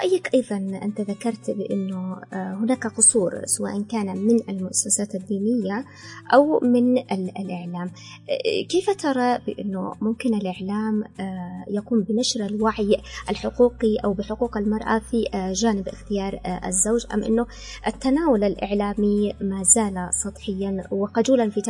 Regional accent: Yemen; نحن كمجتمع يمني نؤمن بها بشكل كبير جدا

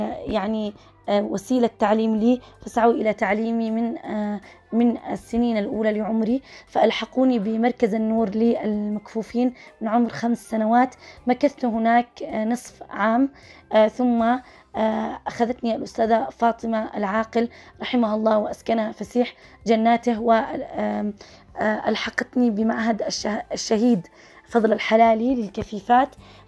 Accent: Sanaa, Yemen; born there; من مواليد محافظة صنعاء، أعتبر الثانية بين إخواني وأخواتي،

